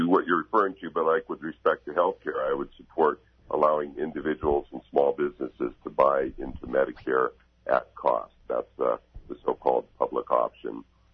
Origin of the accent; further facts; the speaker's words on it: Juneau, Alaska, United States; I grew up in Juneau. You know, I was born and raised in Juneau, and Juneau was founded on mining and has two very successful gold mines there.